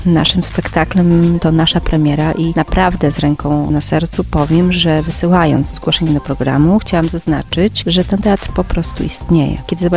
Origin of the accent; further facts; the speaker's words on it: Silesian Voivodeship, Poland; Nie jestem z Ornatowic, ale wioseczki obok.